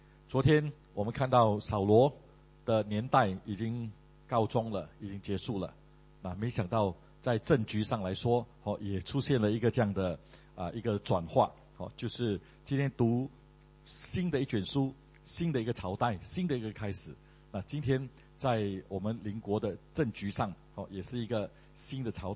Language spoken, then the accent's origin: Chinese; Malaysia; moved away; 因为很多马来西亚人就像我原先也是从马来西亚来的